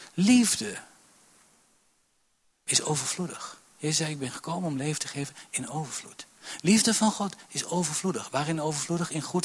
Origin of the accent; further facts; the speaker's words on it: Netherlands; ik ben Hollander en ik wil die tas kopen en ik wil korting.